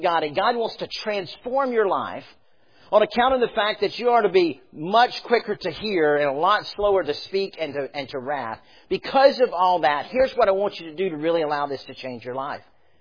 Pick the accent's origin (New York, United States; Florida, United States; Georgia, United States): Florida, United States; I grew up in South Florida. I said this morning, one of the things about South Florida is the dirt in South Florida is so rich that it actually will burn.